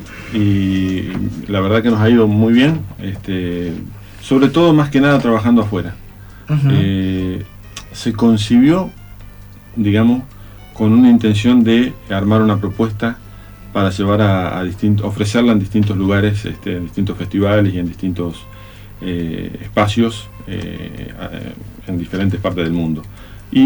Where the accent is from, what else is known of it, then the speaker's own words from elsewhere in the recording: Entre Ríos, Argentina; Que es la música que particularmente con la que crecí en Entre Ríos, con la que crecí. Mis padres son de Sauce de Luna, mi mamá de Constripto Bernardi, gente de la zona de Federal.